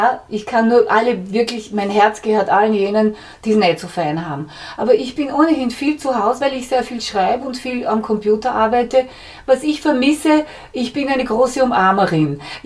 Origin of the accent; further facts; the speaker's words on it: Vienna, Austria; ich bin ein Kind der Stadt Wienerin seit 1943 bis zum Staatsvertrag.